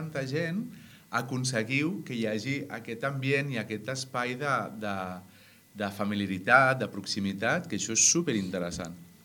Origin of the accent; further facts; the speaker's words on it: Puigdàlber, Catalonia, Spain; a Puigdàlber hi vivien 448, 400 i pico persones